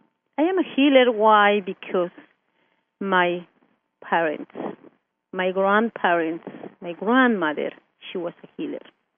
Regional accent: Puno, Peru; First, I came from Peru, but from the south side of Peru, and that is the highest part of the world, what is the high plateau.

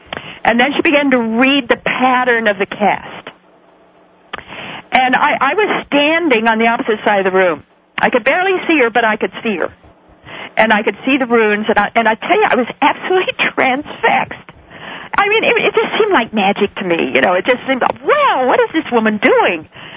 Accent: Boise, Idaho, United States; I'm from Boise, Idaho

